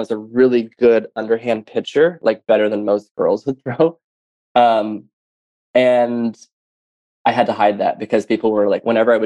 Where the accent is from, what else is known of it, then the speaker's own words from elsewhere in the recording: the South, United States; And I grew up in the South, so whenever I'd play baseball and I'd go up to bat